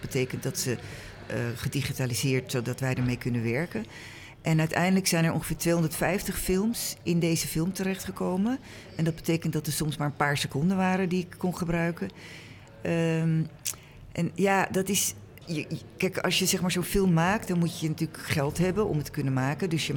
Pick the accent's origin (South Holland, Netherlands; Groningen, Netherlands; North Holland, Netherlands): North Holland, Netherlands; Amsterdam; En als kind, ik kom uit Amsterdam, was de galerij nog, stond er nog.